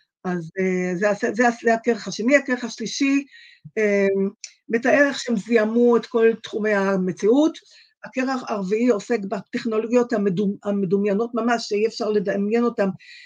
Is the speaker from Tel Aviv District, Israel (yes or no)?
no; Haifa, Haifa District, Israel; now in Jerusalem, Israel; והייתי חיפאית לשעבר, היום אני ירושלמית מזה כבר 26-27 שנים, משהו כזה